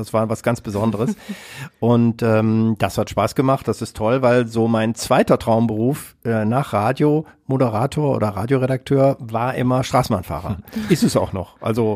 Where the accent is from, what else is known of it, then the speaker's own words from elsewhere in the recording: Kassel, Hesse, Germany; ich komme ja aus Kassel und damals hatte man tatsächlich noch so Kassetten aus dem Kassettenrekorder